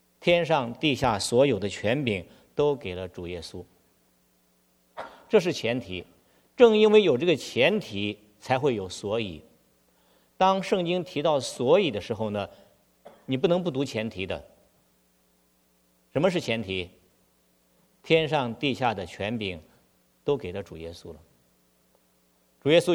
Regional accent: northern China, China; 虽然我在北方长大，我上大学的时候呢，我冬泳啊，我在西安上大学

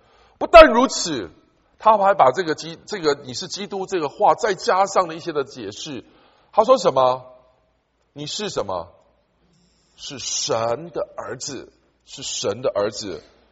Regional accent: China; 因为我犹太人观念跟我们中国人一样观念一样

